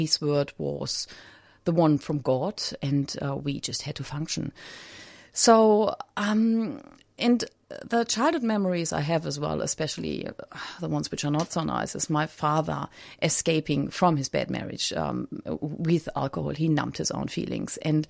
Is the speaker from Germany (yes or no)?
yes; Germany; I grew up in Germany